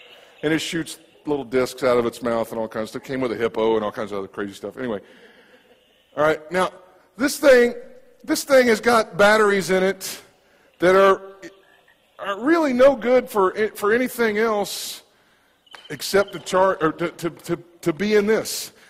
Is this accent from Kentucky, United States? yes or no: yes; Kentucky, United States; one of our head board members at the little church I grew up in Kentucky.